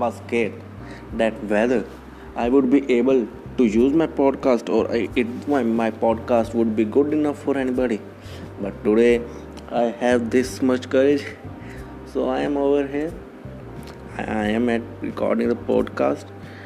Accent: Amritsar, Punjab, India; If I tell you about me, I'm born and raised in Amritsar. As you know, Amritsar is in the state of Punjab, that is in India.

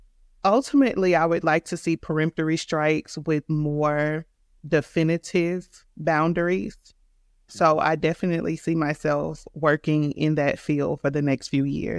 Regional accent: Louisiana, United States; I'm from Louisiana.

